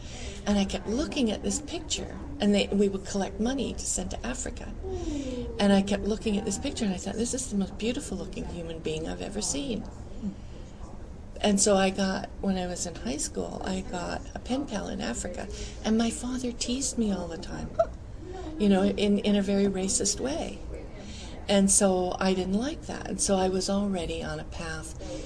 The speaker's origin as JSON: {"language": "English", "region": "Alberta", "country": "Canada", "tie": "born or raised there", "said": "Well, I came from farm people from Alberta, Protestant, very narrow-minded, white culture"}